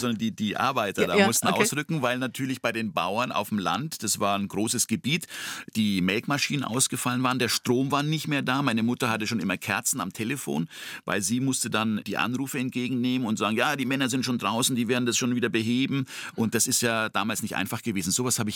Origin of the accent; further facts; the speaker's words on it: Thurnau, Bavaria, Germany; Und meine Schwester, die ist 4 Jahre älter als ich und meine Person, wir sind in diesem Turnau aufgewachsen.